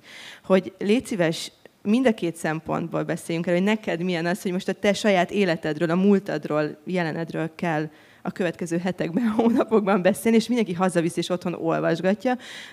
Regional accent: Szentendre, Pest, Hungary; most tegnap visszaköltöztünk Szentendrére, ahol én felnőttem

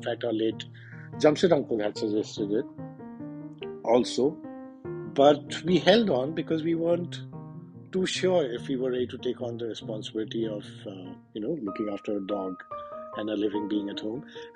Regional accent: India; But come on, we are Indian parents. How can we not overfeed our babies?

